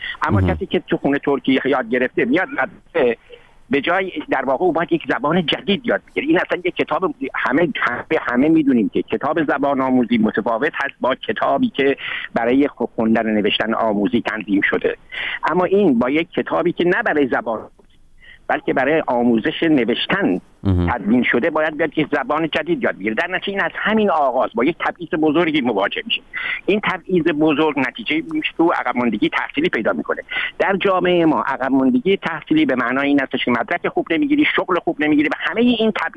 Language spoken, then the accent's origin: Persian; Shiraz, Fars, Iran; من چون فارسم، من شیرازیم، عضو هیچ گروهی هم نیستم